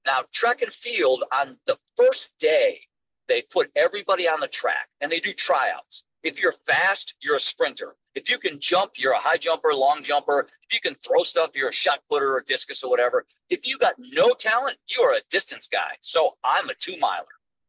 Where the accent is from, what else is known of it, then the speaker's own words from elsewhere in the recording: Michigan, United States; So I grew up in Michigan, suburban Detroit, had a great, you know, middle class upbringing.